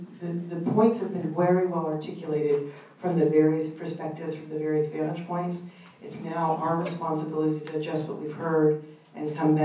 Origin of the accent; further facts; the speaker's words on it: San Francisco, California, United States; I mean, I grew up here in San Francisco and had to struggle for everything I've ever gotten.